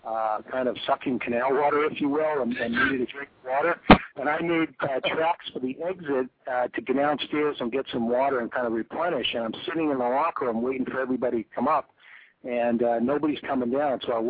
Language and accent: English; Boston, Massachusetts, United States; who I grew up in Boston, you know, watching along with Bobby Orr